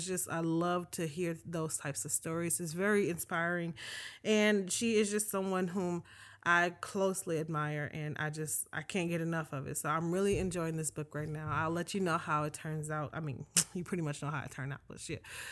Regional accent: St. Louis, Missouri, United States; I grew up in St. Louis in a very close-knit family, and all of its, you know, fun and dysfunction and comedy and things like

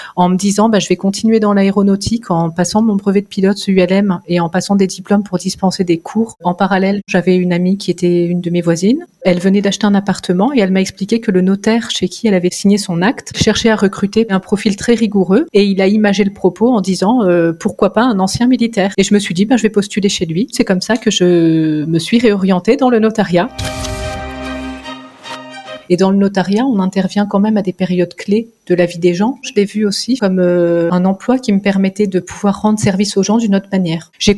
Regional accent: Auvergne-Rhône-Alpes, France; J'ai grandi en Auvergne, donc à proximité des volcans.

